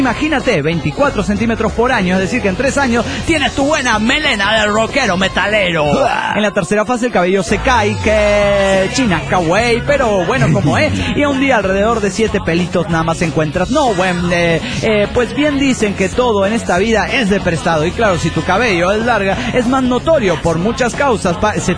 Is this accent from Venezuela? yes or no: yes; Valencia, Carabobo, Venezuela; de Valencia, Venezuela.